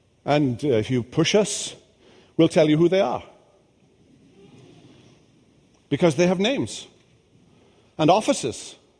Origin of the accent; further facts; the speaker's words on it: Wales, United Kingdom; now in United States; Now, when I first came to the United States, I'm Welsh